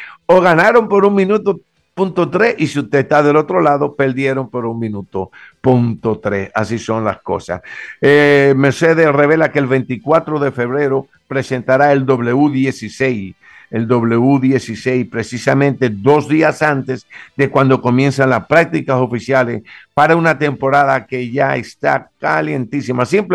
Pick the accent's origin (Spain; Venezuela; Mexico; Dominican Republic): Dominican Republic; Y como muy dominicano que soy, el bate y la pelota viene por ahí